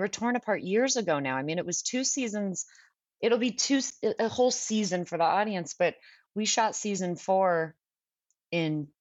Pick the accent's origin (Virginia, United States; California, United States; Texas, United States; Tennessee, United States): California, United States; Los Angeles; accent: Californian; I think I've tried to hide my California accent for most of my life. I don't know why. I was born with some sort of shame around being from LA.